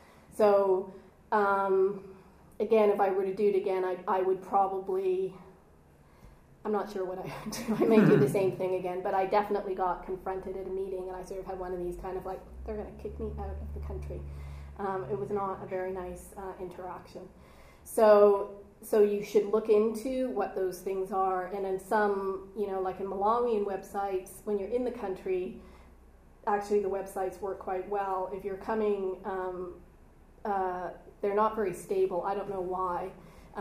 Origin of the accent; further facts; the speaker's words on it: Canada; I'll say dollars because I'm Canadian